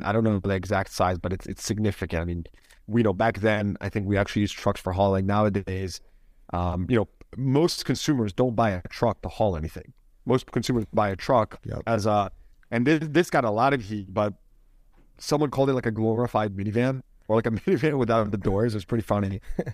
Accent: East Coast, United States; No, I'm from the East Coast.

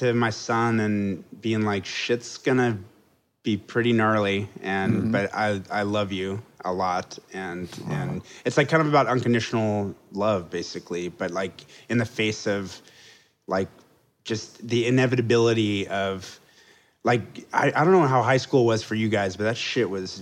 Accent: Houston, Texas, United States; I grew up in Houston.

